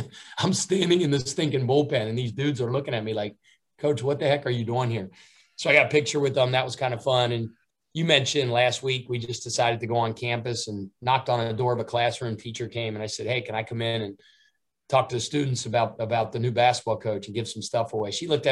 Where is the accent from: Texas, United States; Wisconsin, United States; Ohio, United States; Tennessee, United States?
Ohio, United States; Cincinnati; Obviously, my hometown is Cincinnati, so obviously very connected in the Midwest and Ohio.